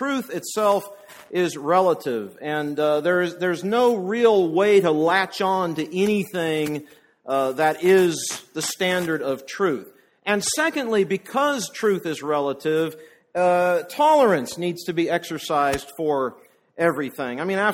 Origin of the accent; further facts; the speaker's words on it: California, United States; I come from California initially, where I grew up